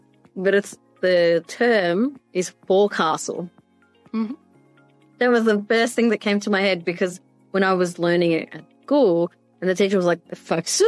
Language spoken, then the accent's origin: English; Australia; I'm Australian